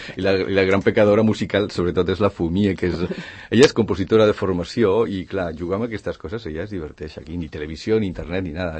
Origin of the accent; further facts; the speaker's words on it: Zaragoza, Aragon, Spain; born there; jo sóc un català que va néixer a Saragossa